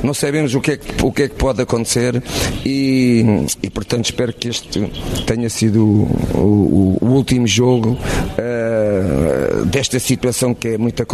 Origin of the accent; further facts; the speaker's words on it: Portugal; eu sou português, sei muito, muito bem o que é que se está a passar em Portugal